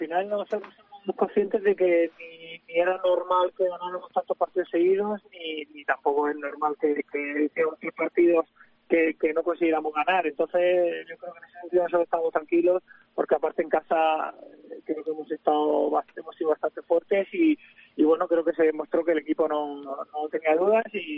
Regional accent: Cartagena, Region of Murcia, Spain; yo soy de Murcia, de Cartagena, y pensaba que iba a haber un clima parecido

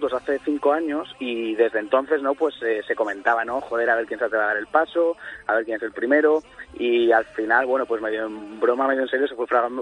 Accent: Murcia, Region of Murcia, Spain; yo soy murciano. Yo nací en Murcia, he vivido en Murcia toda mi vida. Pero con 4 años mis padres me trajeron a las fallas

